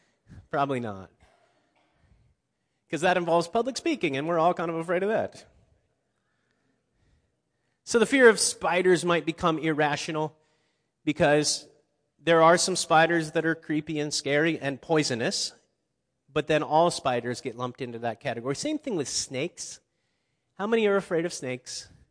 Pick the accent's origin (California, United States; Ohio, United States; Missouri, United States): Ohio, United States; I grew up in Ohio, so Kentucky was very close.